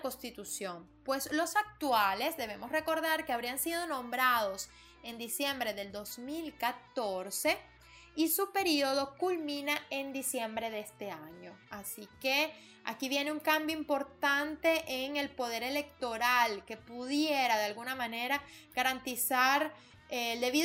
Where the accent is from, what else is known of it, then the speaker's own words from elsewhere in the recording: Venezuela; Ahora nos toca a nosotros como venezolanos estar activos cívicamente